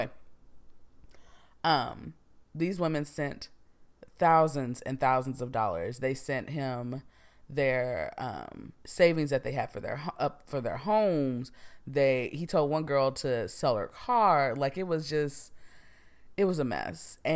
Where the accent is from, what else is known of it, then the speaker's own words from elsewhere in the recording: Houston, Texas, United States; And I'm from Houston, so we have a pretty big Ghanaian population.